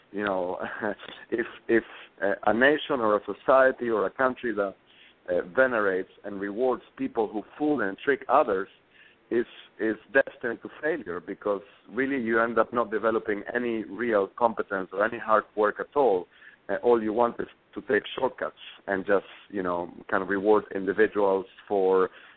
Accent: Argentina; also born or lived in South America; I grew up mostly in Argentina and spent a lot of time in South America

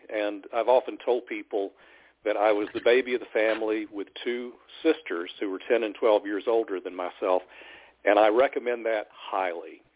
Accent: Bryant, Alabama, United States; About 30 miles from Chattanooga in the northeast corner of Alabama, a little place called Bryant, which is the northeastern tip of Jackson County. Scottsboro, of course, is the county seat. And that's where I grew up, in my family's grocery store.

